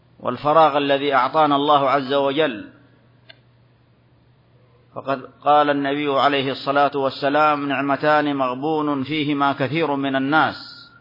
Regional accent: Saudi Arabia; بلادنا المملكة العربية السعودية

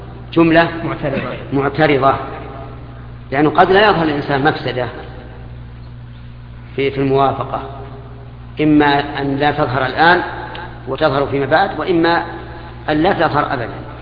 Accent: Saudi Arabia; عندنا في السعودية

